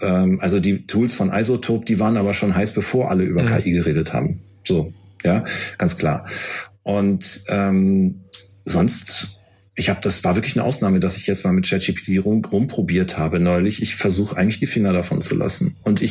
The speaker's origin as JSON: {"language": "German", "town": "Cologne", "region": "North Rhine-Westphalia", "country": "Germany", "said": "ich bin ja Kölner"}